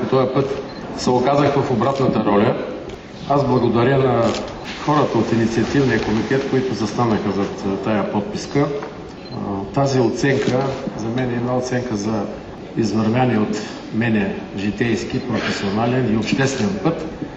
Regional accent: Razgrad, Razgrad Province, Bulgaria; свързано с моя роден град, с хората, с проблемите на Разград

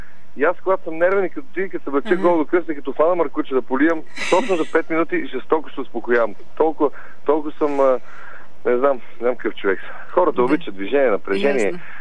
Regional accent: Sofia, Sofia City, Bulgaria; born there; Роден съм в София, още и баба и тук, всички са София.

